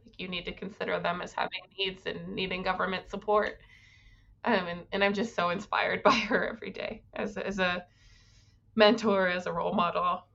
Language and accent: English; Denver, Colorado, United States; Interestingly, I was born and raised in Denver, but was there while my husband was in school.